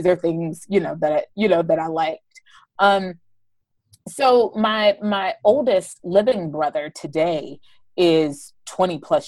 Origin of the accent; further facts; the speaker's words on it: Pittsburgh, Pennsylvania, United States; Sure. So, I'm originally from Pittsburgh. I am the youngest of four, so three boys, and then myself.